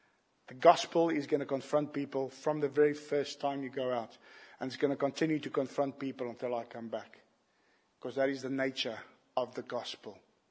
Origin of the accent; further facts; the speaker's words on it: South Africa; Unfortunately, being South African, I do not suffer from the 11th commandment.